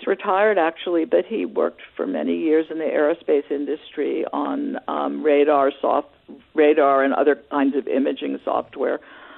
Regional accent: New York, United States; I grew up in New York in a one-bedroom apartment.

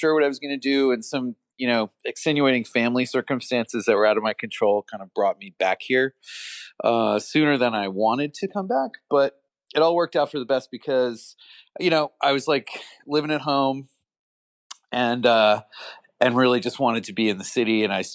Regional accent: Long Island, New York, United States; I grew up on Long Island, so you have to basically like have a … album in your house or else they evict you.

